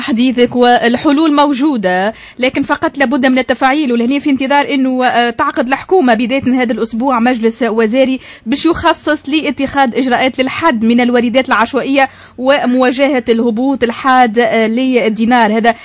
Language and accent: Arabic; Tunisia; الحل يعني يكمن فينا احنا كتونسيين